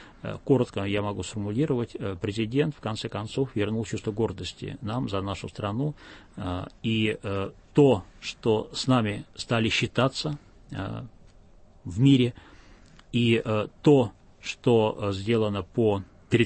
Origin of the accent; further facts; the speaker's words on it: Russia; Я горжусь, что я россиянин, что я живу в России.